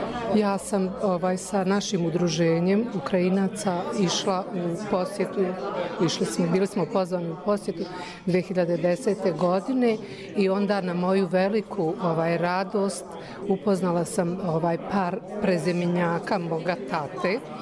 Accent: Prnjavor, Republika Srpska, Bosnia & Herzegovina; ja sam treća, u stvari druga ili treća generacija koja je rođena ovdje. Živim ovdje od rođenja, rođena sam u Prnjavoru, u stvari u selu Lišnja

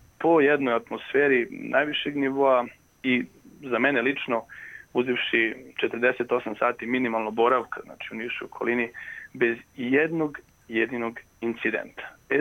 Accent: Serbia; naravno i mi koji dolazimo iz Srbije

